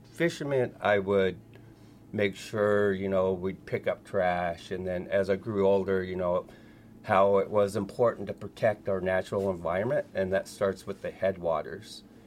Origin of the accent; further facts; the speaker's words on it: Barrow, Alaska, United States; also born or lived in Oregon / Washington; I'm originally from Upiviac, which is better known as Barrow, Alaska, which is about 362 miles in the Arctic Circle. I grew up in Alaska in the interior, outside North Pole, Anchorage.